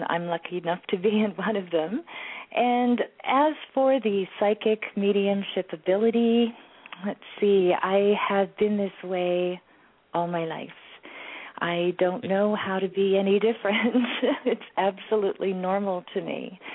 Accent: Canada; Yes. I've been born and raised in Canada.

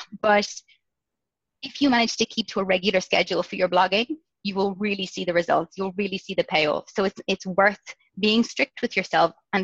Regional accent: Ireland; born there; I was born in Ireland in the 80s, and there wasn't a lot of entrepreneurial spirit in Ireland at that time.

